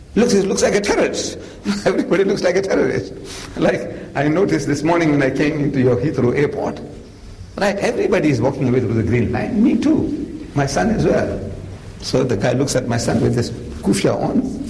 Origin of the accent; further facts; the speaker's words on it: South Africa; He found out we are from South Africa.